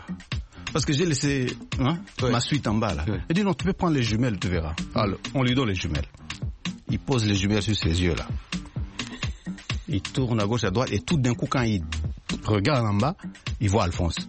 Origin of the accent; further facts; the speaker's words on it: Kinshasa, DR Congo; Tu sais, j'ai grandi à Kinshasa et on aimait bien se raconter des blagues.